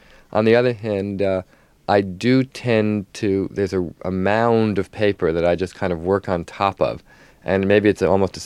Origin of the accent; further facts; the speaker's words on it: New Jersey, United States; I grew up in New Jersey and looked across the river to New York, sort of like the Emerald City.